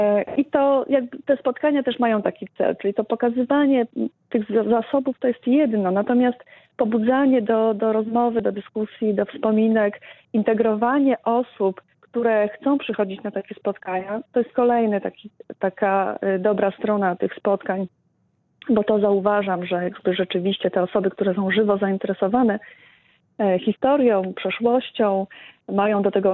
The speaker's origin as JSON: {"language": "Polish", "town": "Hrubieszów", "region": "Lublin Voivodeship", "country": "Poland", "tie": "born or raised there", "said": "Tak, z urodzenia i z rodziców."}